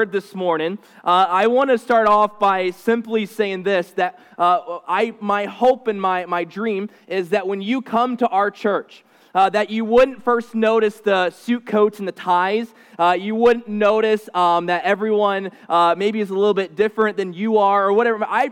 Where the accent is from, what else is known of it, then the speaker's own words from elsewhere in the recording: Ohio, United States; I am born and raised in Ohio, and I am a ginormous Buckeyes fan